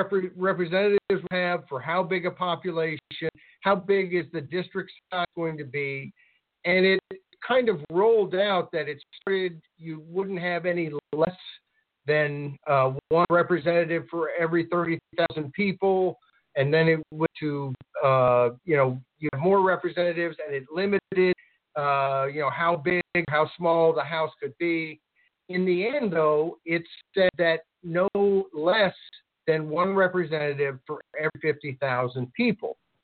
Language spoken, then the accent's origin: English; Virginia, United States; Connecticut and Kentucky and my home state of Virginia have passed this